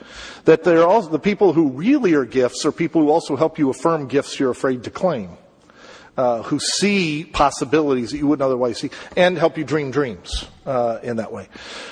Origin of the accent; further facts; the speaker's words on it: Denver, Colorado, United States; moved away as an adult; I grew up in Denver in the shadow of Coors Brewery. So out there, everybody who went to church drank, but smoking was the sin. And then I moved to North Carolina to go to Duke